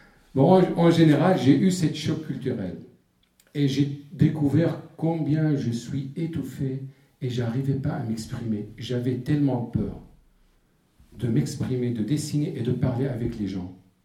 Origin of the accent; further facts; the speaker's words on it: Syria; born there; moved away; Puisque je suis né en Syrie en 1970.